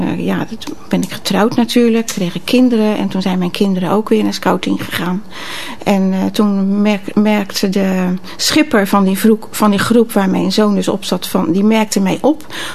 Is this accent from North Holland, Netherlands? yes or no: no; Rotterdam, South Holland, Netherlands; Ik ben een echte Rotterdamse.